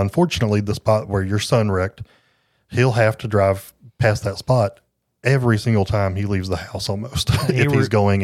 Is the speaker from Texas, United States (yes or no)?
no; Tennessee, United States; but I'm from Tennessee, and I just don't know what letters you know.